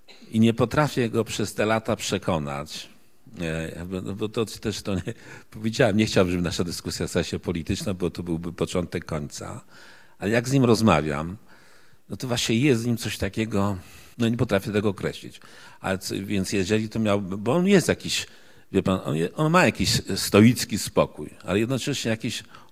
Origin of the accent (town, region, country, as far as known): Łódź, Łódź Voivodeship, Poland